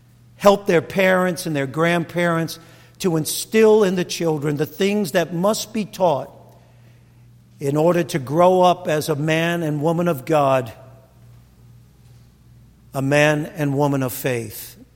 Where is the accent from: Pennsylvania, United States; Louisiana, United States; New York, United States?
New York, United States; Brooklyn; I saw that growing up in Brooklyn.